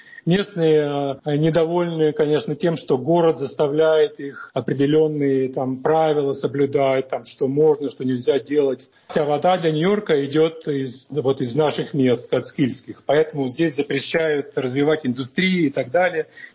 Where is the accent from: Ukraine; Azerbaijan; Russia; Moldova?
Moldova; now in United States; если я говорю, что я из Молдавии, раньше люди думали, что это какие-то там острова мальдивские